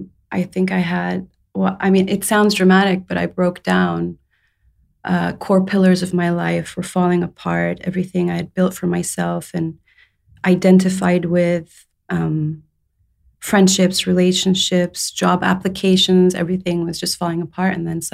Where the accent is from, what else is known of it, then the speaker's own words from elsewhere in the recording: Saudi Arabia; also born or lived in England; So my father is Persian Saudi. My mom's Scottish. I was born in England. I was raised in Saudi Arabia. And then I went to the UK